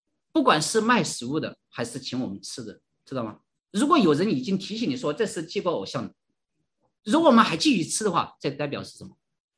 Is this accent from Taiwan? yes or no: no; China; 我们回家过年的话，要是回到大陆的话